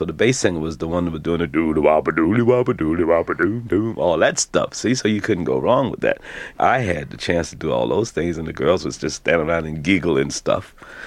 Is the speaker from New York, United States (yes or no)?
yes; New York, United States; also born or lived in Henderson, North Carolina; I was born in Henderson, North Carolina, so I wasn't familiar with the street singing thing until I came to New York, which I was about 11 years old when my parents first moved to New York.